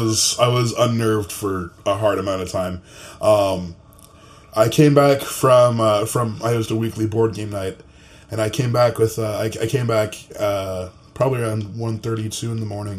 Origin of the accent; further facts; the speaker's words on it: Canada; mean, the reason I moved back home is so I can be Canadian again.